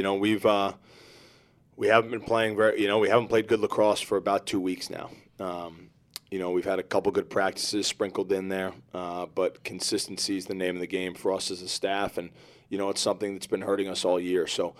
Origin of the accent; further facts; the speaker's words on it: Darien, Connecticut, United States; Darien baseball. I grew up in Darien, Connecticut, and it couldn't cut it.